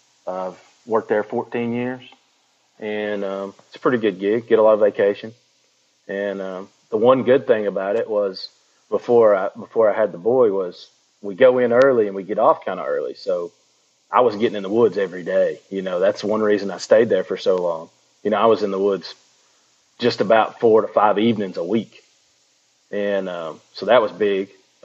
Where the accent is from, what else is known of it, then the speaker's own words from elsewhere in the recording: North Carolina, United States; I grew up in Western North Carolina my entire life.